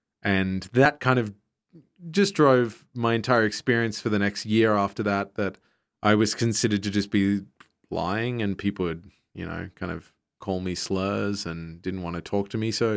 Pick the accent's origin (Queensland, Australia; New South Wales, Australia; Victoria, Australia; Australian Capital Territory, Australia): Queensland, Australia; Brisbane; it might just be nostalgia for my hometown and the fact that I've lived there my whole life and everyone feels the same way about their hometown. But I feel like there's something happening in Brisbane that people are really missing out on if they're not there.